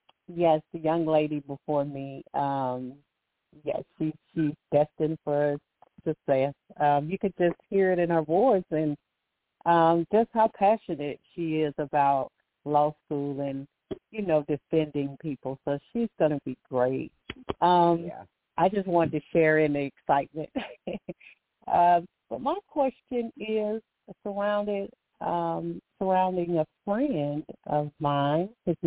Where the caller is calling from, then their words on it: Alabama, United States; Hi, and I'm calling from Alabama.